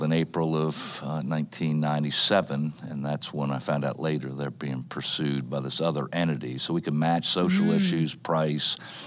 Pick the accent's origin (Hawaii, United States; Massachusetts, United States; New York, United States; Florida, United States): Florida, United States; I grew up in a very loving family. My parents became Christians when I was about 7 or 8 years old. I grew up in southern Florida for the first